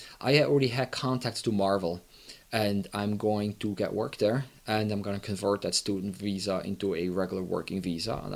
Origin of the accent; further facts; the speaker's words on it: Zurich, Switzerland; I grew up on the Lake Zurich, on a small town on Lake Zurich.